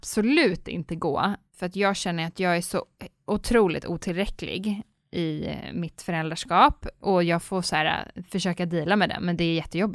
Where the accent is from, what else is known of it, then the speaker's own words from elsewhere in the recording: Sweden; Nej, men jag ska hålla mig svensk.